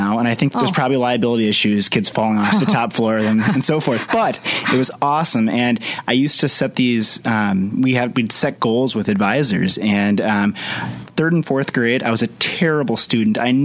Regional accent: Stillwater, United States; I was born in Stillwater. I went to Stonebridge Elementary and graduated from high school here.

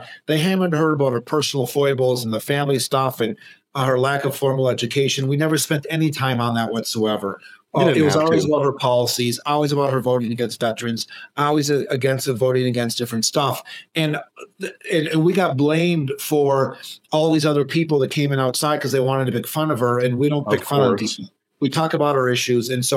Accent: Minneapolis, Minnesota, United States; I grew up in Minneapolis.

